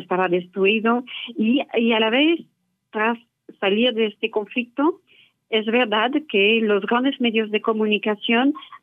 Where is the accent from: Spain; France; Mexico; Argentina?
France; Spanish is a second language; tengo una pasión inmensa siendo francesa por esta zona